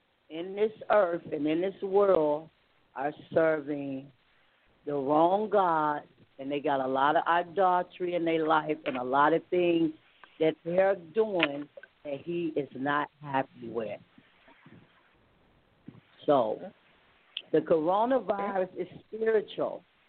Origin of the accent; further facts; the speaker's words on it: Columbus, Ohio, United States; I am from Columbus, Ohio